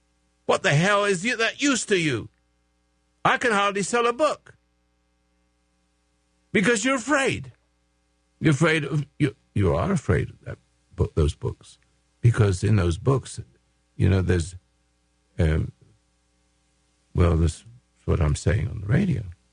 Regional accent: England, United Kingdom; accent: English; now in Grants Pass, United States; I should have said Grants Pass, but it's to me Grants Pass, if you don't mind. I still got my English accent.

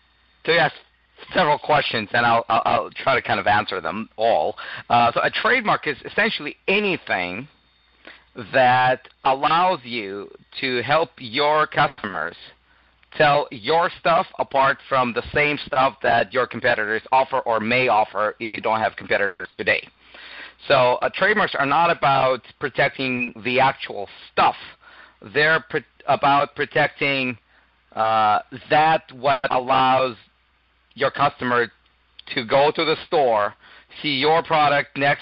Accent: Russia; accent: Russian; English is a second language; moved away as an adult; now in Canada; Yes, I am originally from Russia. I was a lawyer there for many years, and then I moved to Canada 8 years ago

